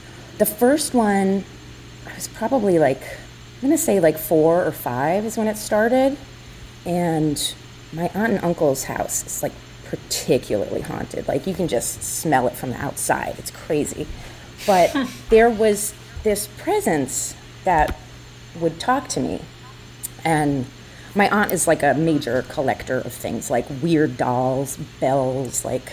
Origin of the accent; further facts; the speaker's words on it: Massachusetts, United States; born there; Let's see. I was born in Massachusetts. There's a lot of ghosts in New England.